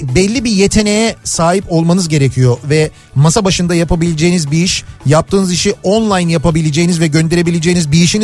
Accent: Şarköy, Tekirdağ, Turkey; Baba mesleği deri çanta imalatı yapıyoruz. 5-6 göbektir Tekirdağ Şarköylüyüz.

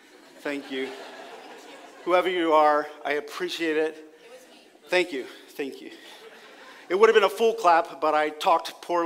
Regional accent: Pennsylvania, United States; moved away as an adult; also born or lived in Texas; now in Mexico City, Mexico; I grew up in Pennsylvania and in a very, like, sort of small world and had traveled a bit and moved around and, you know, lived in Texas for a while and then was back in Pennsylvania and then ended up in Mexico City with my wife.

